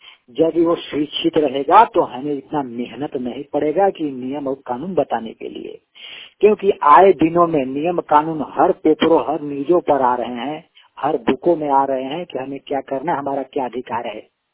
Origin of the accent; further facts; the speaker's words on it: Palamu, Jharkhand, India; मैं झारखंड के पलामुड़ी से हूँ।